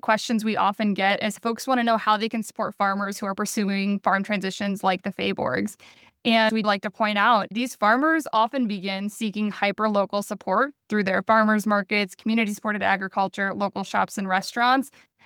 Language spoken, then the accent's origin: English; Indiana, United States; It also happened in Indiana, my home state.